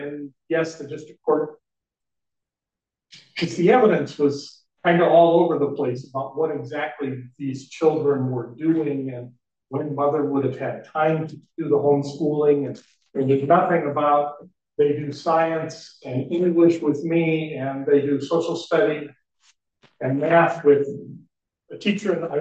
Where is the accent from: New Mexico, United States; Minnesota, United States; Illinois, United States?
Minnesota, United States; Mankato; I'm an attorney from Mankato, Minnesota